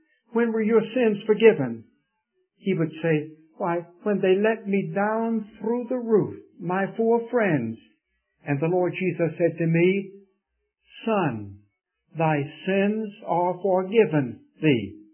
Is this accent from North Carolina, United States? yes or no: yes; Raleigh, North Carolina, United States; I was brought up in Raleigh at the old gospel chapel there